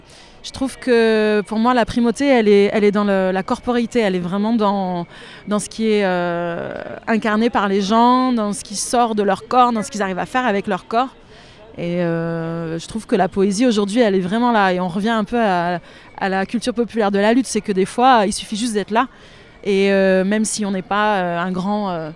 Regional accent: Antibes, Provence-Alpes-Côte d'Azur, France; also born or lived in Brazil; J'ai grandi à Antibes en partie pour moi ça a toujours été là

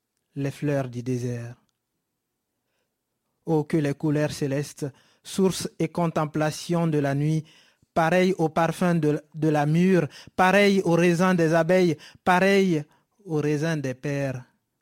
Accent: Conakry, Guinea; born there; Je suis né à Conakry en 2001.

